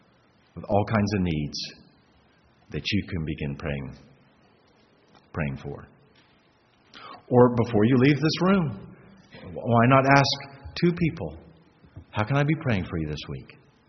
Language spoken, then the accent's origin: English; the South, United States; I grew up in the South. I know how entrenched Southern politeness is not to ask about other people's business.